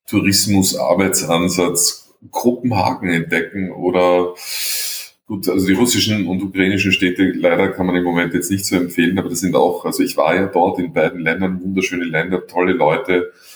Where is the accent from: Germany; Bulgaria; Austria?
Austria; Also ich bin als Österreicher, sind wir jetzt nicht so die mit Wasser verwöhnt